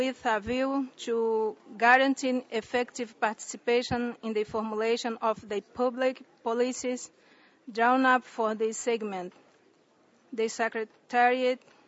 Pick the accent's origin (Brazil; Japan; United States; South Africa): Brazil; North Region; first language Wapichana; English is a second language; I am from the Wapichana people from the north of the Amazon in Brazil.